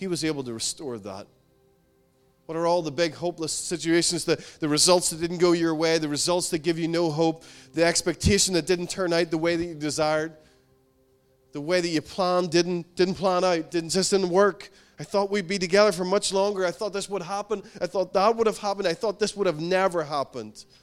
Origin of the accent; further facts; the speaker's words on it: Northern Ireland, United Kingdom; It's because we're from Northern Ireland.